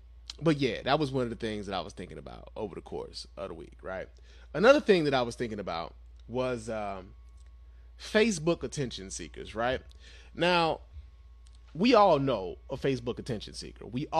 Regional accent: Chicago, Illinois, United States; I'm from Chicago. What do you want from me, right?

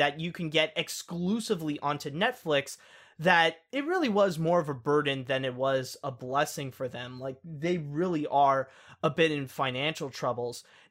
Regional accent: Canada; Sadly, as a Canadian, I guess I'm not going to see what Disney is going to do with it

